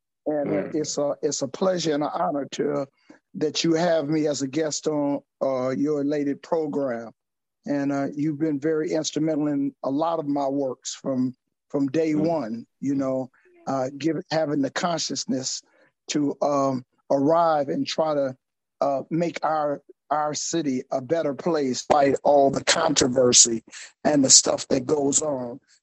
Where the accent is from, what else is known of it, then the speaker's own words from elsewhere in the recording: Compton, California, United States; I was saying that I grew up in Compton. I was raised in Compton on Elm Street, Nightmare on Elm Street.